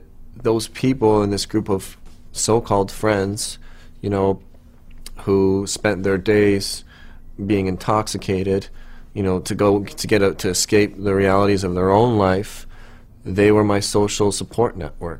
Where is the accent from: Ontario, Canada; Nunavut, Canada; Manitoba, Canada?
Ontario, Canada; Toronto; born there; I was born in Scarborough, East Toronto, and to a Roman Catholic father and a Presbyterian mother. My mother was like Scottish Canadian, and my father was Italian